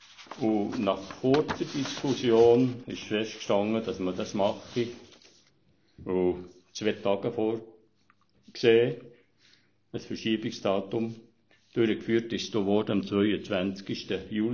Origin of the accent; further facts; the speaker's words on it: Vielbringen, Switzerland; born there; Ein Urvielbringer. Jahrgang 1938, das heisst also, ich bin in Vielbringen geboren.